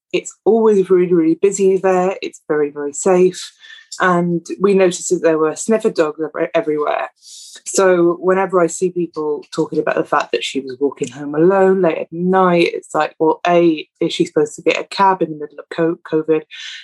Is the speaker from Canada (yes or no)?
no; Wales, United Kingdom; when I was growing up in South Wales